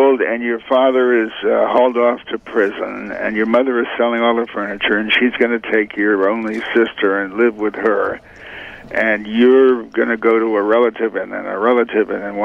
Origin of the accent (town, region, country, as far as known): Hartford, Connecticut, United States; born or raised there; also born or lived in New Haven